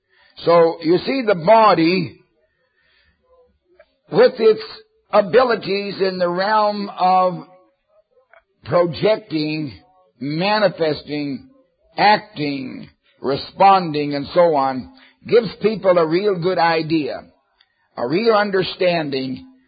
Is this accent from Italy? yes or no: no; Alberta, Canada; fact is, I was born in southern Alberta, but there's no problem understanding the way I speak that I come from the West.